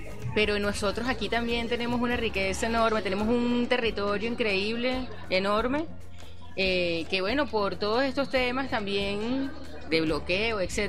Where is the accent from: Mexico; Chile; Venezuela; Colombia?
Venezuela; Puerto La Cruz, Anzoátegui; born there; yo nací en Puerto La Cruz, claro.